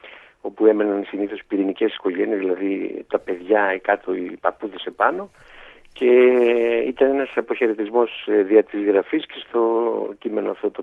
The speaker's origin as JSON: {"language": "Greek", "town": "Triandria", "region": "Central Macedonia", "country": "Greece", "tie": "born or raised there", "said": "Ναι, εγώ γεννήθηκα και μεγάλωσα στη Λαοκρατική Δημοκρατία της Τριανδρίας, έτσι που την αναφέρω και μέσα."}